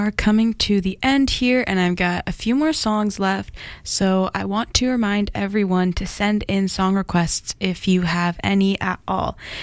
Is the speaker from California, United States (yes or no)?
yes; California, United States; I grew up learning Spanish because I'm from California.